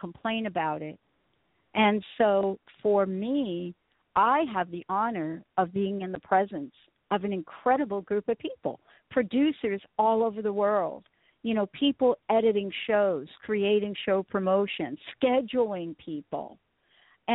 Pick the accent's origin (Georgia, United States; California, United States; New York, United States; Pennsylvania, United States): New York, United States; Bronx; I'm like I'm a girl from the Bronx. I was born in the Bronx. That's where I come from.